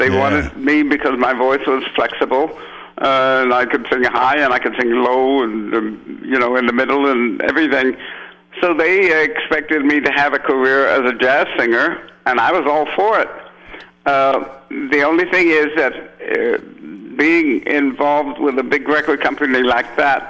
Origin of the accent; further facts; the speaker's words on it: San Francisco, California, United States; And I'll be forever grateful to the gods for having me being born and raised there.